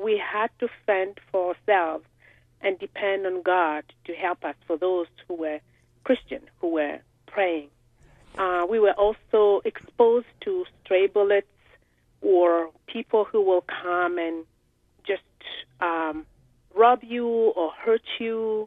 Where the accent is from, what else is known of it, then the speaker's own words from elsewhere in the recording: Republic of the Congo; Well, I'm from Congo.